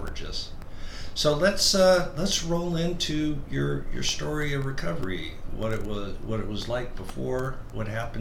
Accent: California, United States; now in Moscow, United States; Yeah, I'm a transplant from Northern California.

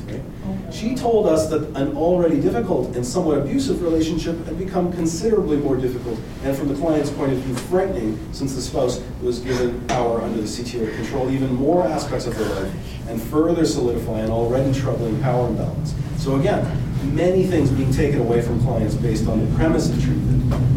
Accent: Sault Ste. Marie, Ontario, Canada; I'm from the Sioux myself, and I was like, really?

